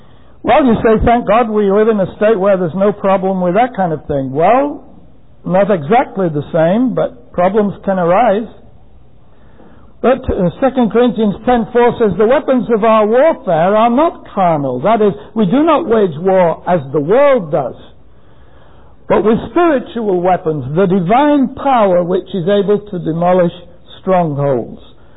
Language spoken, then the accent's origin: English; England, United Kingdom; I said to him, being English doesn't make me a Christian.